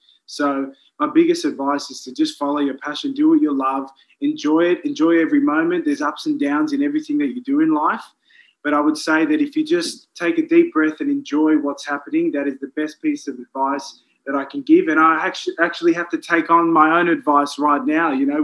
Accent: Australia; here I am as an Australian Greek Cypriot

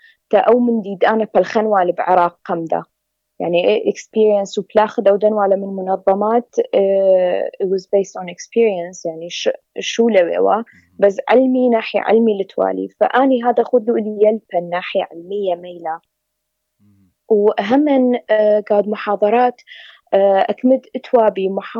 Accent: Iraq; أنا كعراقية الوحيدة

